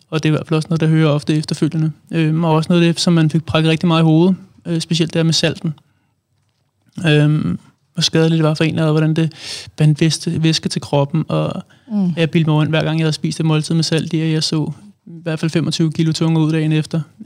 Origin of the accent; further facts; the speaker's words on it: Allerød, Capital Region of Denmark, Denmark; now in Hvidovre, Denmark; Jeg er 27 år. Jeg er oprindelig fra Allerød. Bor nu i Hvidovre.